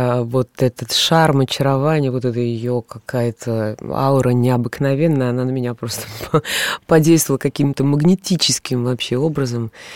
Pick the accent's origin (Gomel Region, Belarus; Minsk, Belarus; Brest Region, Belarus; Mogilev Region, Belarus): Minsk, Belarus; потому что я начинала в Минске. Я минчанка